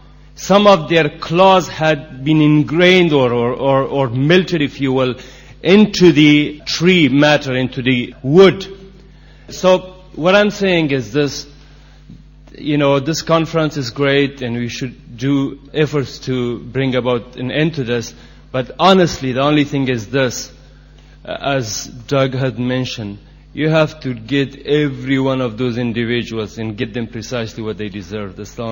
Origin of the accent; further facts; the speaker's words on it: Afghanistan; Some of you know I'm from Afghanistan